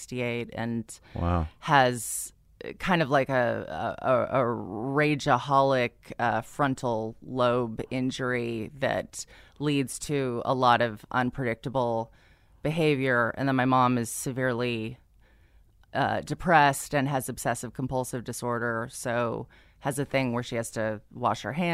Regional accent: San Diego, California, United States; I grew up in San Diego, yeah.

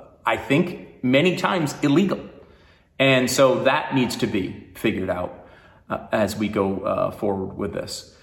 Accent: New York, United States; born there; And I was born in New York. I have family in New York. I have friends in New York.

